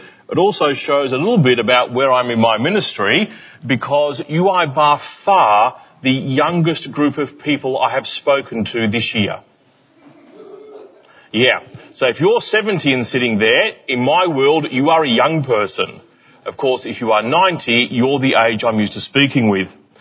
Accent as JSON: {"language": "English", "region": "England", "country": "United Kingdom", "said": "And I took great comfort from this because I'm English."}